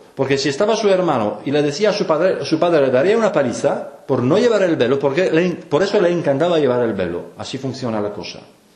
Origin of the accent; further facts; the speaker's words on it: Poland; Spanish is a second language; now in Spain; Porque no soy español. Si yo fuera español, alguien me decía, joder, este es muy, muy, muy español, Pero yo no soy español, yo soy polaco. Gracias a Dios, yo no he venido a buscar la vida mejor aquí. Pero yo me siento extranjero.